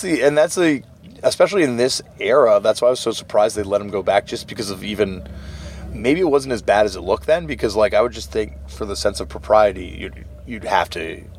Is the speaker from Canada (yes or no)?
yes; Canada; It's, you know, as a Canadian.